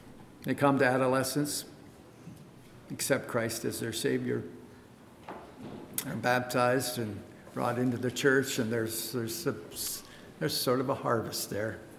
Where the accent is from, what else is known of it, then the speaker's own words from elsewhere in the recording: Pennsylvania, United States; I grew up in Lancaster County on a dairy farm, and where we live is very, very different than this.